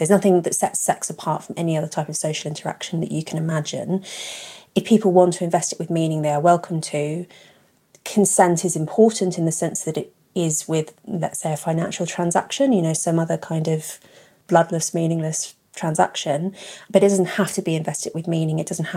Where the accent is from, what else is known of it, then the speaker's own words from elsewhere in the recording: London, United Kingdom; I grew up in London. I went to SOAS and then Oxford. I come from a middle-class Guardian reading kind of household.